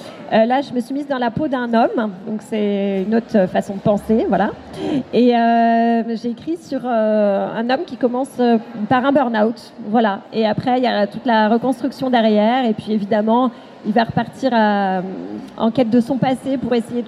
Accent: Fontenay-le-Comte, Pays de la Loire, France; je suis à Fontenay-le-Comte, là d'où je viens.

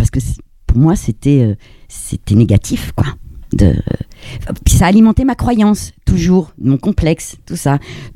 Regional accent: Chartres, Centre-Val de Loire, France; Je viens de Chartres.

